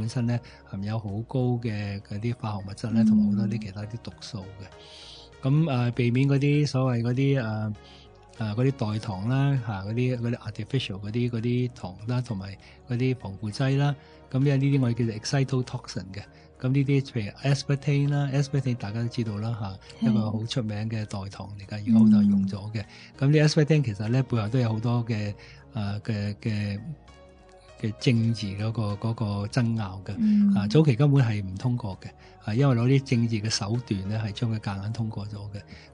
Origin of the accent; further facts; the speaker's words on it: China; 我中国人成日都话咧，即系食到七分饱